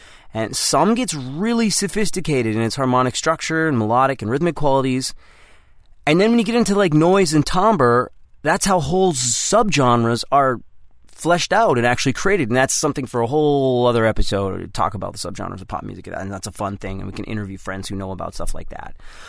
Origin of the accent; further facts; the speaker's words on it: Canada; Now, I grew up in Canada, so I have this aversion to cold temperatures